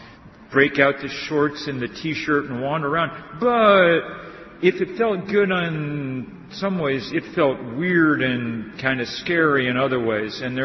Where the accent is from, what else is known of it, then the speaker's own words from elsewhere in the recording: Vermont, United States; to bring you greetings from my home state of Vermont